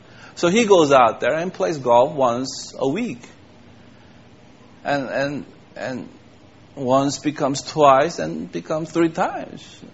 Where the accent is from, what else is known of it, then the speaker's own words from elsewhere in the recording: Los Angeles, California, United States; I come from States, L.A. area, different from the rest of the United States.